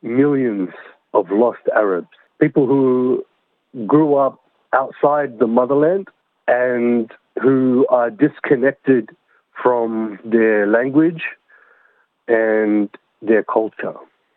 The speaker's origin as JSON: {"language": "English", "town": "Sydney", "region": "New South Wales", "country": "Australia", "tie": "born or raised there", "said": "we grew up in Western Sydney, without very much in the way of money."}